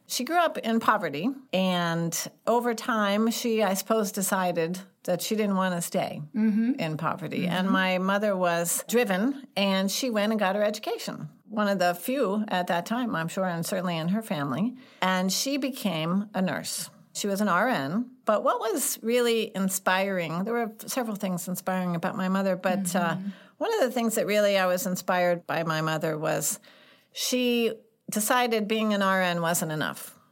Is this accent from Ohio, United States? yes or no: no; St. Louis, Missouri, United States; Yes, I grew up here in St. Louis in North County, and I had a normal childhood.